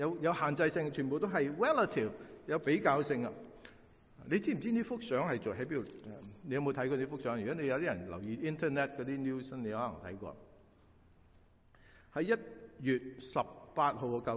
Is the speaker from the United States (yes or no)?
yes; United States; 我们美国人很明白他们 的要求，这些是我们在美国很多时候都能够享受的自由